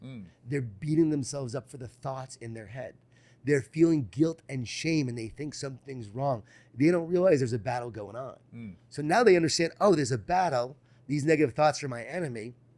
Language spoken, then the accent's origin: English; Long Island, New York, United States; Growing up in Long Island, New York, right?